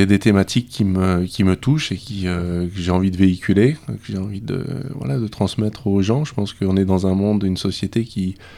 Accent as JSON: {"language": "French", "region": "Réunion", "country": "France", "tie": "born or raised there", "said": "c'était en 82, donc j'ai suivi les parents, et donc j'ai grandi à La Réunion, et ça m'allait très bien. Du coup, j'ai décidé de continuer à vivre là-bas mes années d'adulte, et voilà, j'y suis toujours."}